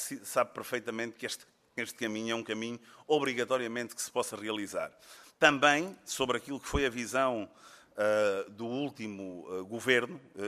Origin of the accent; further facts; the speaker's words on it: Campo Maior, Portalegre, Portugal; eu devo dizer que eu sou de Campo Maior